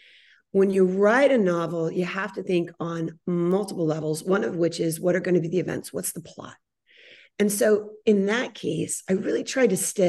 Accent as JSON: {"language": "English", "region": "California", "country": "United States", "said": "I'm from the San Francisco Bay Area, and there's a very large Chinese American population."}